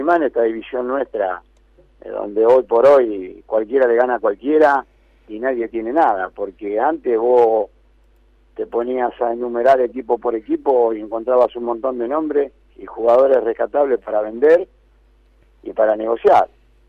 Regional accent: Tilcara, Jujuy, Argentina; moved away as an adult; Soy amante del norte argentino por la nobleza de la gente. Me crié ahí hasta los 20 años que me vine a la primera de Central, cuando se disolvió todo ese club.

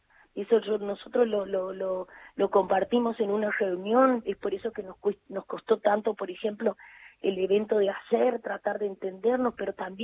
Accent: Pinto, Santiago del Estero, Argentina; soy de la ciudad de Pinto, un pueblito que queda al sudeste de la provincia, de mi provincia, y sí, soy hija de Emilio

